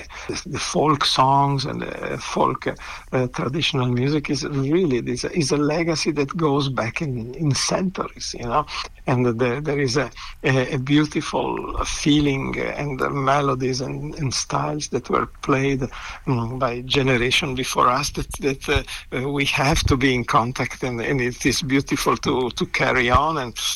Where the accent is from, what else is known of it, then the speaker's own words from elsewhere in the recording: Genoa, Liguria, Italy; In Genova, my hometown